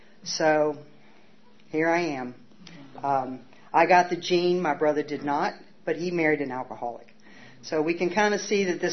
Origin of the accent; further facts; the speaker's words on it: Camp Lejeune, North Carolina, United States; born there; they had my older brother. He's 3 years older than me. And then he was born in Memphis, Tennessee. I was born in Camp Lejeune. So for the next 10 years, we moved every 18 months.